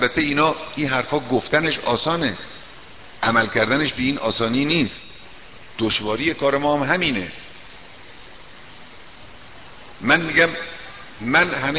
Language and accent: Persian; Iran; چرا من باید احساس حقارت کنم به خاطر ایرانی بودنم؟